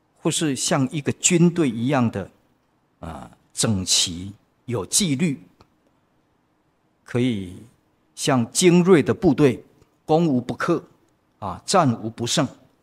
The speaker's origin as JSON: {"language": "Chinese", "country": "Taiwan", "tie": "born or raised there", "said": "我们不过是平凡的在台湾长大"}